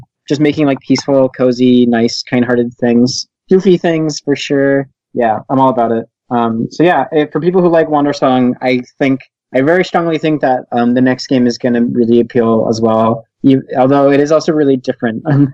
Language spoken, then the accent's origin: English; Philadelphia, Pennsylvania, United States; now in Vancouver; So I grew up in Philadelphia. So I used to live like super close to it. It would have been super easy for me to go there. Now I live in Vancouver, so it's super far away.